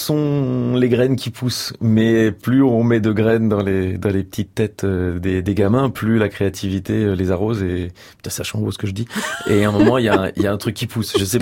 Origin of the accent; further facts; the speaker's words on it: Brussels, Brussels-Capital Region, Belgium; J'ai grandi à Bruxelles